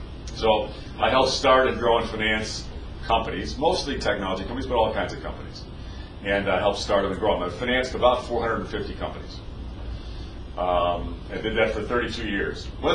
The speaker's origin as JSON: {"language": "English", "region": "Illinois", "country": "United States", "tie": "born or raised there", "said": "I grew up in Lake County, up near Wisconsin. My grandparents were dairy farmers in Whitewater, Wisconsin."}